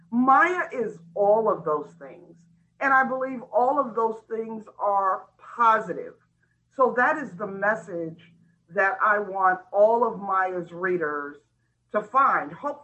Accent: New Albany, Indiana, United States; I grew up in New Albany, Indiana, which is really close to Louisville, Kentucky, just a little small town, but I lived on a farm

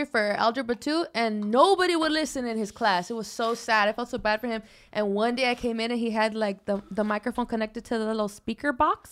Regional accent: Highland Park, California, United States; Yeah, Highland Park.

